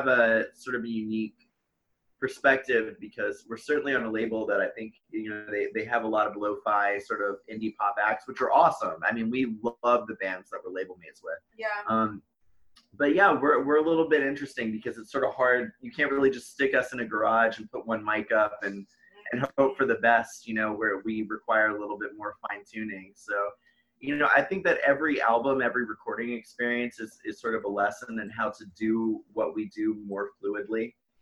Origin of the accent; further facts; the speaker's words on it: New Orleans, Louisiana, United States; I grew up partially in New Orleans, so I was sort of always surrounded by a bunch of jazz clubs